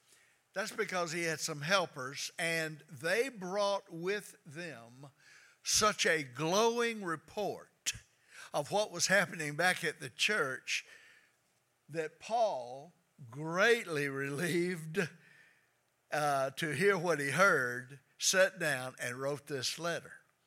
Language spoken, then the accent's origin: English; Troy, Alabama, United States; When my mom, when we grew up there in Troy, Alabama, mom had a group of close friends.